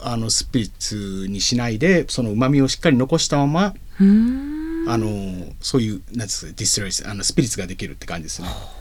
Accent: Kanagawa, Japan; 俺は神奈川生まれてるんですけど両親が沖縄なんで、

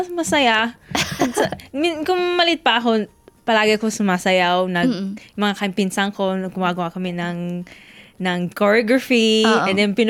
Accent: Quezon City, Metro Manila, Philippines; At sa kasi galing ako sa Quezon City, yung lahat ng mother side ko, nasa compound kami.

